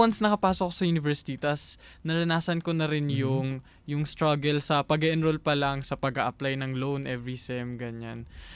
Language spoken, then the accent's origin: Tagalog; Cavite, Calabarzon, Philippines; I was born and raised from the city of Cavite.